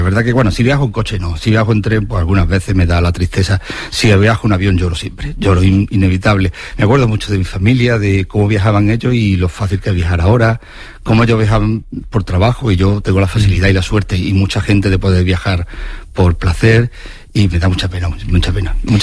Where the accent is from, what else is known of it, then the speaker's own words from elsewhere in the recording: Lucena, Andalusia, Spain; yo soy de Lucena, un pueblo de Córdoba